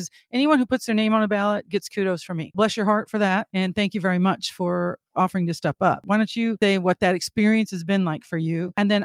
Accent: Wisconsin Rapids, Wisconsin, United States; I don't know much about the political situation here, though, of course, because I'm from Rapids.

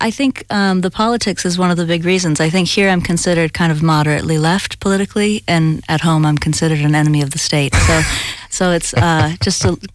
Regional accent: United States; over the last decade or so, being an American, I think I've... become suddenly very interested in politics.

